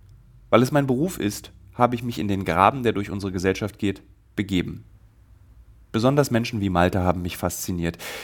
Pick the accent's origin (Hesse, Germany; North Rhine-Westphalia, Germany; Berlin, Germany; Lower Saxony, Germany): Berlin, Germany; wie ich sage, als Berliner